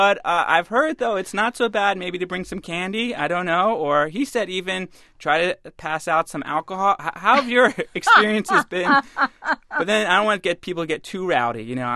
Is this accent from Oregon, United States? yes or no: no; Philadelphia, Pennsylvania, United States; now in Washington, United States; two here in D.C. and two in Philadelphia, my hometown.